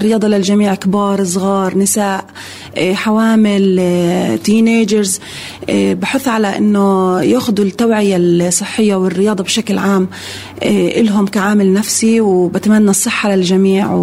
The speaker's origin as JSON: {"language": "Arabic", "country": "Palestine", "said": "يعني كانت كتير مهمة إلنا يعني كفلسطينية"}